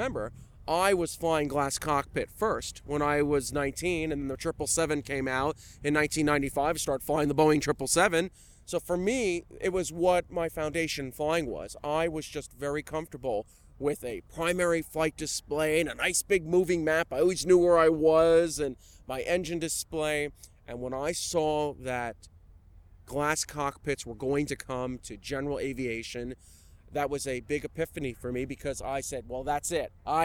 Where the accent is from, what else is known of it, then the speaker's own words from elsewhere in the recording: Miami, Florida, United States; growing up in Miami, Florida, I wanted to be a Pan Am 747 pilot